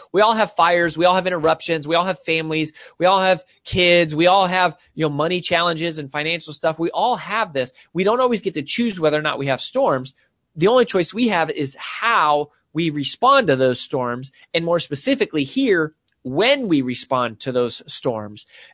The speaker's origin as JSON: {"language": "English", "region": "Colorado", "country": "United States", "tie": "born or raised there", "said": "the classic sort of signature story is that I grew up in Colorado, and in Colorado, we are famous for the Rocky Mountains."}